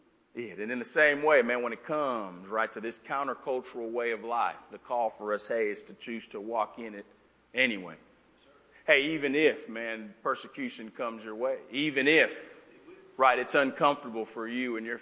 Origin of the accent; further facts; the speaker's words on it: the South, United States; You know, again, I'm from the South, so it was more, internally.